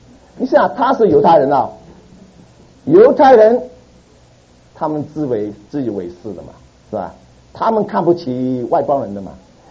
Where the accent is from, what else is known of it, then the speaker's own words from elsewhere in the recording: Hong Kong; 所以我们回到香港去见我们父母家人。